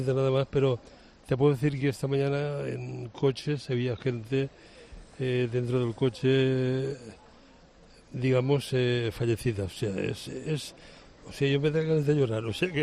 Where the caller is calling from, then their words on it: Valencia, Valencian Community, Spain; deciros que en Valencia una cosa sí que es verdad, y es que la gente de Valencia es muy solidaria, está al 100% en todo, aquí hay verdadera escuela de gente